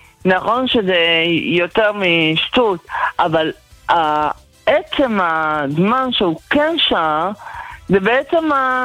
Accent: Bnei Brak, Tel Aviv District, Israel

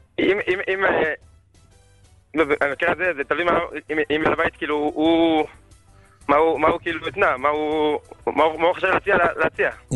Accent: Jerusalem, Jerusalem District, Israel; מירושלים.

